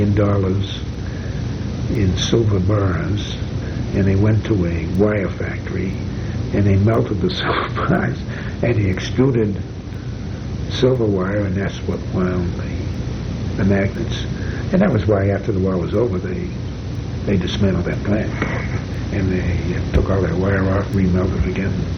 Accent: Maine, United States; I come from Maine, so I mean, I didn't understand.

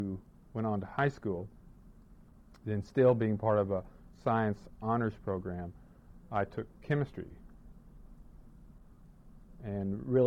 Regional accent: Sterrett, Texas, United States; born there; I was born in 1950 in Sterrett, Texas. It's a small town about halfway between Dallas and Waco.

